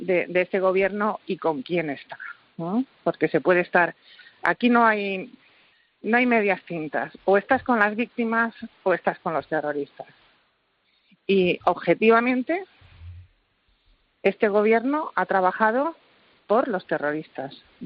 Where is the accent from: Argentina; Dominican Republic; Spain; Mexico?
Spain; San Sebastián, Basque Country; Yo soy de San Sebastián